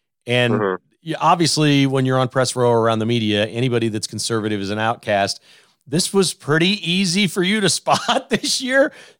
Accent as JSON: {"language": "English", "region": "Kansas", "country": "United States", "said": "I'm from Kansas, but there's really not that much difference between you and I in many ways."}